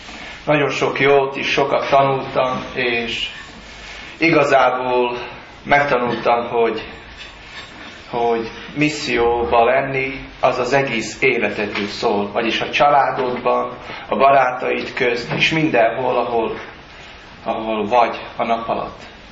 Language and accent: Hungarian; Mukachevo, Zakarpattia Oblast, Ukraine; Ukrajnából jöttem, Munkács területű